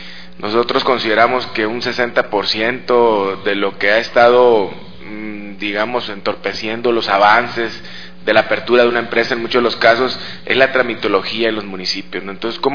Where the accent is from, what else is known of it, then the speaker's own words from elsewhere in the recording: Sonora, Mexico; no vengo nada más yo de Sonora, sino vienen algunos compañeros